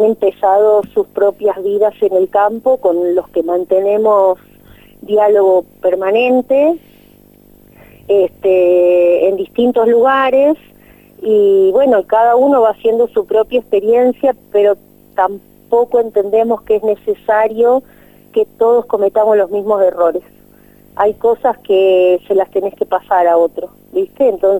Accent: Buenos Aires, Argentina; Yo no vengo de una extracción campesina, yo vengo de plena capital de Buenos Aires, fui a la UBA a estudiar sociología

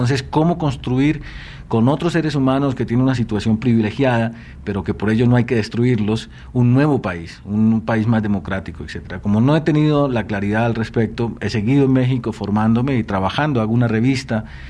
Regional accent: Colombia; moved away as an adult; Yo creo que inconscientemente salí de Colombia por las mismas razones que hemos señalado.

